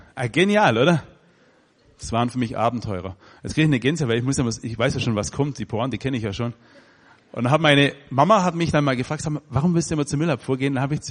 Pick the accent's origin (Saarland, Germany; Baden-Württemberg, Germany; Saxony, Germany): Baden-Württemberg, Germany; Und dieser Ort, wo ich herkomme, war vor 150 Jahren der ärmste Ort in Württemberg. In diesem ärmsten Ort waren wir mit die Ärmsten. Also vor euch steht der Super-GAU an württembergischer Armut.